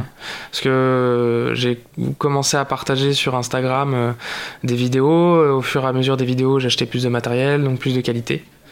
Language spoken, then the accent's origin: French; Rochefort, Nouvelle-Aquitaine, France; J'ai fait mon collège, mon lycée à Rochefort, et après j'ai fait des études de management à La Rochelle.